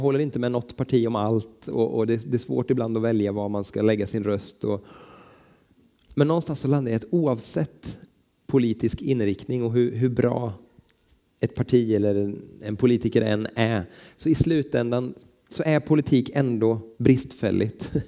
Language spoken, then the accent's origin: Swedish; Vänersborg, Västra Götaland County, Sweden; Men nära där jag växte upp, när vi flyttade hit till Vänersborg inne på Almgatan